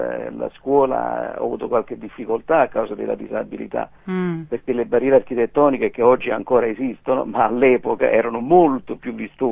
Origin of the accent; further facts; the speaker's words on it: Naples, Campania, Italy; born there; io sono nato a Napoli nel lontano 1948, quindi sto bussando alla soglia dei 60 anni.